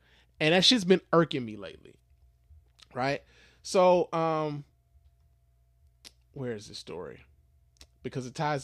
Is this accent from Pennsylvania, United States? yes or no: no; Chicago, Illinois, United States; Of course, you guys know I'm from Chicago. Chicago is home for me.